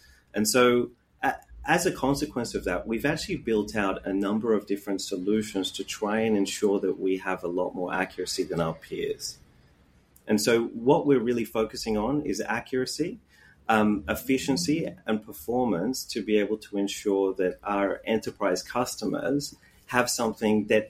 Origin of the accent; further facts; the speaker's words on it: Australia; I am from Australia.